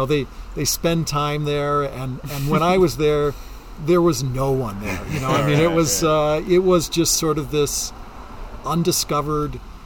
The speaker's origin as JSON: {"language": "English", "town": "Green Bay", "region": "Wisconsin", "country": "United States", "tie": "born or raised there", "said": "I was a pretty sheltered kid growing up in Green Bay, Wisconsin"}